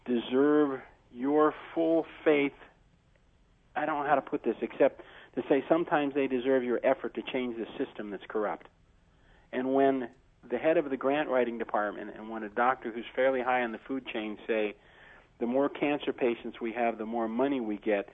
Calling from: Tacoma, Washington, United States; I'm calling from Tacoma, Washington. I am a long-term listener, first-time caller.

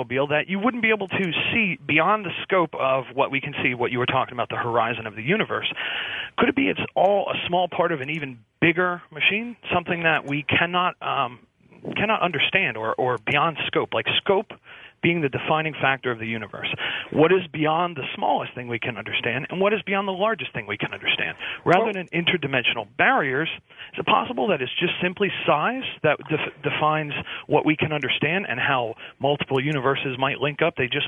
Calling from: Pennsylvania, United States; I'm calling from Pennsylvania.

